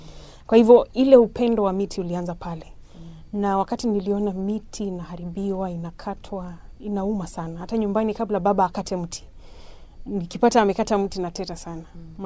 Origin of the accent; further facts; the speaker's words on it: Nyeri, Nyeri County, Kenya; natoka Kenya. Mimi ni mwanaharakati wa mazingira. Nimezaliwa mahali panaitwa Nyeri. Kenya ina kaunti 47 na nimetoka kwa moja inayoitwa Nyeri. Nikalelewa pale karibu na mlima Kenya, pale chini ya mlima.